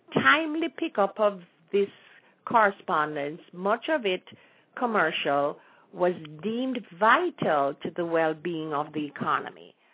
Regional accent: Jamaica; as I was growing up in Jamaica

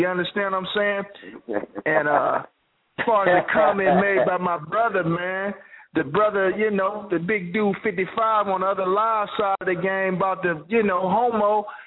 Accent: Cleveland, Ohio, United States; Hey, matter of fact, I'm from Cleveland.

